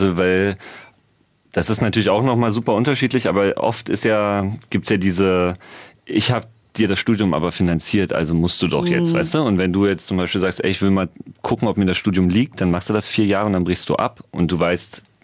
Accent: Eilenburg, Saxony, Germany; born there; Nee, ich bin in Eilenburg geboren.

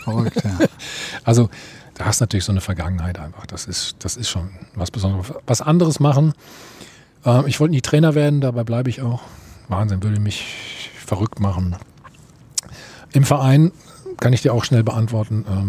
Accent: Bad Salzuflen, North Rhine-Westphalia, Germany; ich komme nun mal da aus Bad Salzuflen, das ist 20 Kilometer von Bielefeld.

